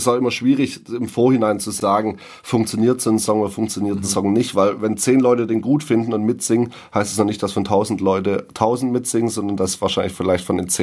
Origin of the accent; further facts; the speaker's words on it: Ditzingen, Baden-Württemberg, Germany; ich niemals loslassen wollen und werde deswegen auch nie wegziehen aus Ditzingen, weil es einfach meine Heimat ist.